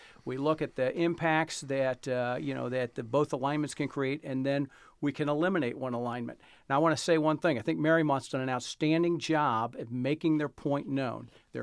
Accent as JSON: {"language": "English", "region": "Ohio", "country": "United States", "tie": "born or raised there", "said": "I grew up in the Cross County Highway Corridor."}